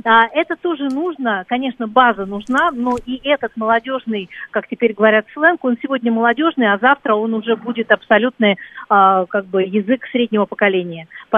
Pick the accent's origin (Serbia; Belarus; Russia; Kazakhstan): Kazakhstan; Northern Kazakhstan; born there; Я это еще и говорю как уроженка Казахстана. Да? Я, собственно, родилась вот на севере Казахстана, и с русским языком никогда проблем не было.